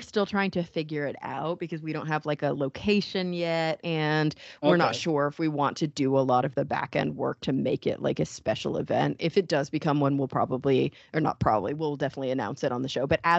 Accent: Plano, Texas, United States; And we are actually going to be in Dallas, so close to hometown. I grew up in Plano. My mother lives in Dallas.

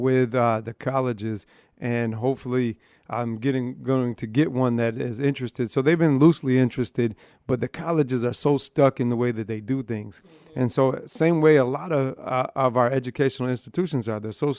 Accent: Rochester, New York, United States; Rochester's own. Yeah, I know I'm right from Hudson and Joseph Avenue, right from Rochester, from the hood.

